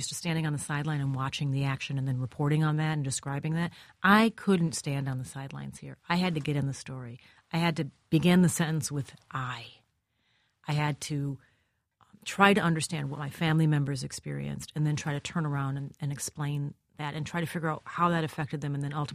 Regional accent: Minnesota, United States; Yeah, we were very Minnesotan in that sense. I grew up in Minnesota.

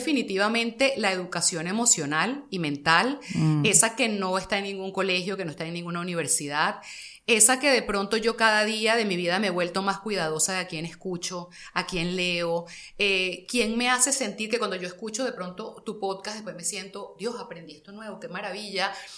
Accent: Caracas, Capital District, Venezuela; como ya ves, yo soy muy caraqueña

